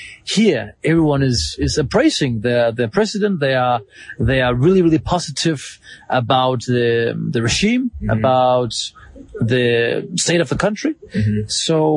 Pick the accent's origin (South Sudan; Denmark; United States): Denmark; now in Lusaka, Zambia; I'm from Denmark. I work as an Africa correspondent. I'm a journalist. Mm-hmm. I'm currently based in Zambia, in the beautiful neighboring country to Namibia.